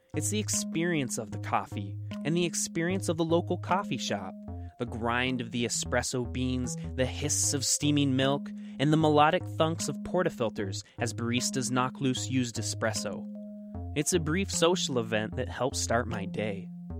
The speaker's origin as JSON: {"language": "English", "town": "Portland", "region": "Oregon", "country": "United States", "said": "I'm from Portland, Oregon"}